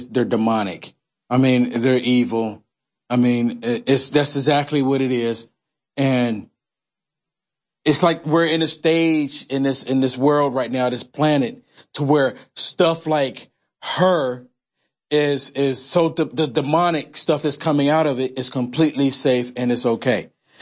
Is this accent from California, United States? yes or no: yes; California, United States; now in Austin, United States; because I came from California to Austin, Texas